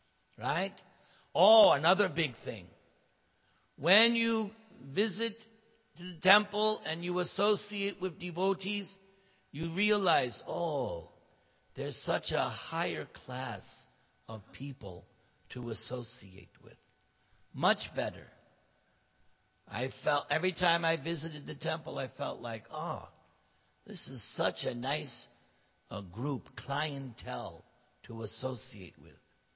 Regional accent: Los Angeles, California, United States; I'm from the Los Angeles area, so I always like to give the example of, there's this one person, Kobe.

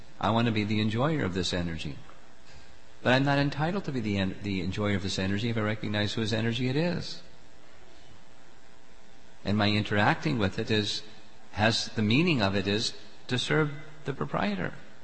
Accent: United States; But I'm also growing up in America, where there's this intense spirit of competition.

